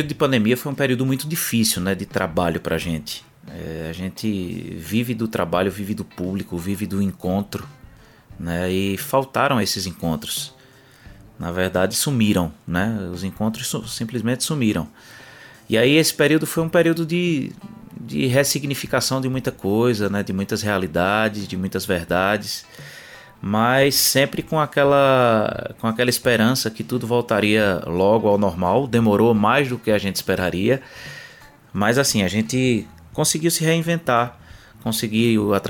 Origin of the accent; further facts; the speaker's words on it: Caruaru, Pernambuco, Brazil; Então, eu sou da capital do Agreste, da capital do Forró.